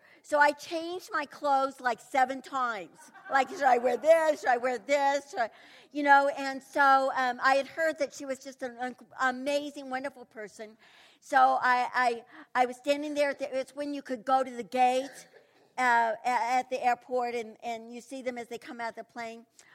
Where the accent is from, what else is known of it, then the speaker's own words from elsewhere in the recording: Kansas City, United States; But I remember I grew up in Kansas City, and we lived in a third-story apartment.